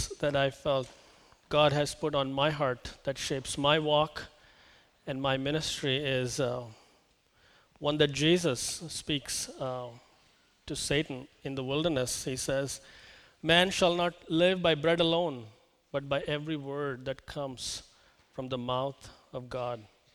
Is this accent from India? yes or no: yes; India; You know, I'm from India, to a land of millions, like India